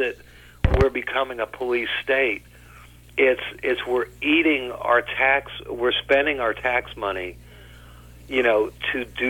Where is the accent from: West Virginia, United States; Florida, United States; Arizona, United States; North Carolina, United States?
Florida, United States; And I'm talking about growing up in Florida.